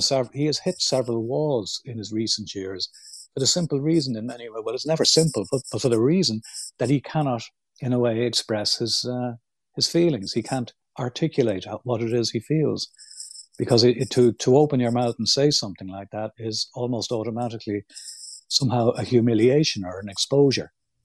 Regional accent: Ireland; I'm talking about, you know, growing up in Ireland.

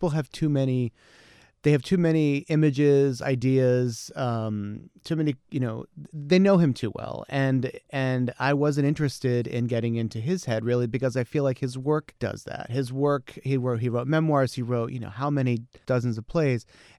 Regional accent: Delaware, United States; I mean, that's all true for me, except I'm from Delaware, not Jersey, but they're right next door to each other.

